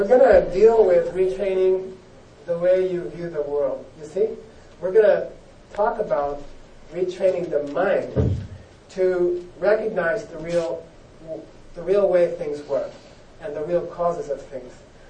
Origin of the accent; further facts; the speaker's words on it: United States; moved away as an adult; I came to the monastery, I came from America, I got out of America, I got out of business, I got out of the whole rat race. I'm sitting in this Tibetan monastery